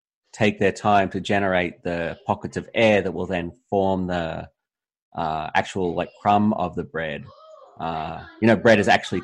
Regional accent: Australia; now in United States; So even growing up in Australia, we generally had decent bread at most supermarkets.

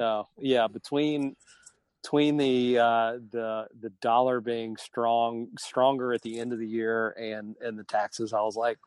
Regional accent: Georgia, United States; as growing up in Georgia, you know, Augusta National is like Mecca.

